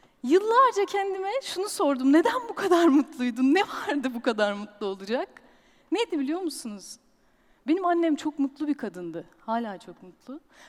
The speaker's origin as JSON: {"language": "Turkish", "region": "Istanbul", "country": "Turkey", "tie": "born or raised there", "also_born_or_lived": "Besni, Adıyaman, Turkey", "said": "ailesi İstanbul'a göç eden bir ailenin 3 çocuğundan bir tanesiyim, en küçüğüyüm. Adıyaman'ın Besni ilçesinde doğmuşum. Annem babam da oralı ve işi dolayısıyla babamın İstanbul'a gelmişiz."}